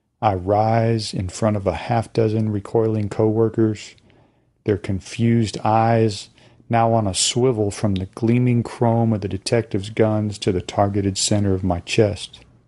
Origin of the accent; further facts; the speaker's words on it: Pensacola, Florida, United States; my wife and I stopped at a Greyhound racetrack in my hometown of Pensacola, Florida.